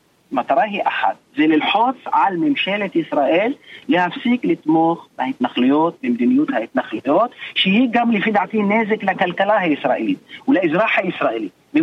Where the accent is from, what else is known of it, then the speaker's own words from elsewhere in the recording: Palestine; נכון, על חשבוני כפלסטיני.